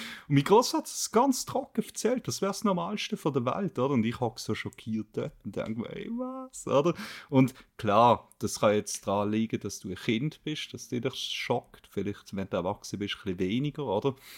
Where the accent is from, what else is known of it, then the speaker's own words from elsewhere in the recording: Switzerland; Also, das ist halt einfach nie bei uns in der Schweiz, oder irgendwie, ich weiß nicht.